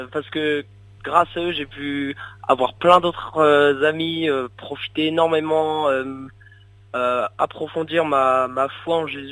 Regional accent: Grand Est, France; J'ai 15 ans et je viens de Haute-Marne, à côté de Chaumont.

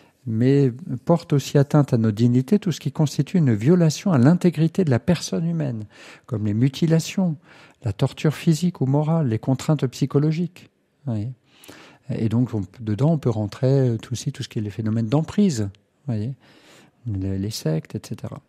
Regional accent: Valenciennes, Hauts-de-France, France; je suis originaire de Valenciennes

